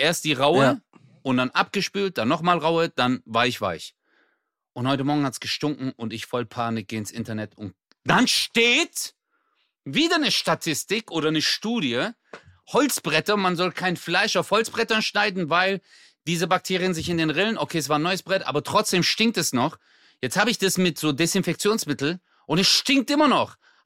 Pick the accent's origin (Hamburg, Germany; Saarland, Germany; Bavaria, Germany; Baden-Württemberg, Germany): Baden-Württemberg, Germany; Ich bin Schwabe.